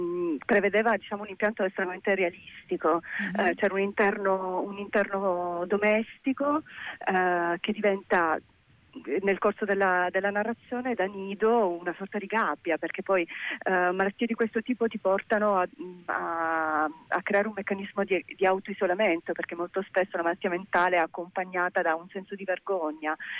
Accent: Milan, Lombardy, Italy; io vengo da Milano, esatto

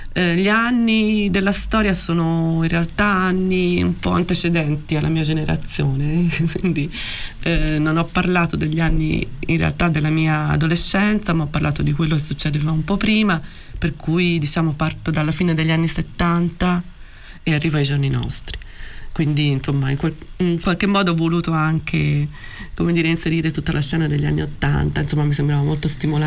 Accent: Florence, Tuscany, Italy; sono fiorentina, è legata alla mia città.

